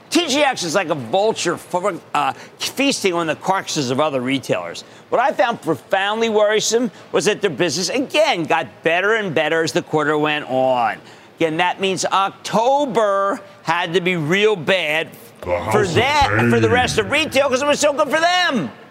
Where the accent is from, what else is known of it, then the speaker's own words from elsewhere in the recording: New Jersey, United States; Let's go to Joe in my home state of New Jersey.